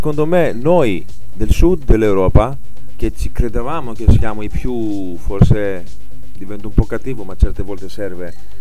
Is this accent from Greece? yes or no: yes; Greece; Italian is a second language; Tu come italiano, io come greco, perché io so il greco